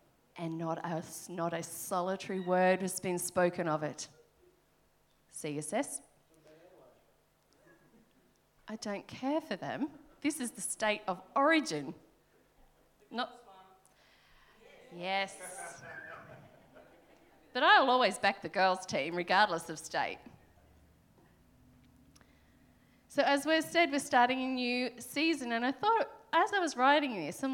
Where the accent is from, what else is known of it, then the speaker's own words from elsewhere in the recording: New South Wales, Australia; So, this might be a strange way to start a sermon, but I'm going to say I'm from New South Wales.